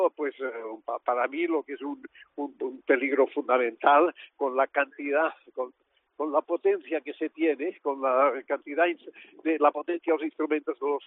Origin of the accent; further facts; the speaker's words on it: Cervera, Catalonia, Spain; mi pueblo de origen, que es Cervera.